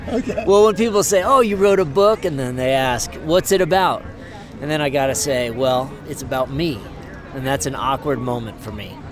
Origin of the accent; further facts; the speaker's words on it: Boulder, Colorado, United States; So I grew up in Boulder, same house that my mom grew up in.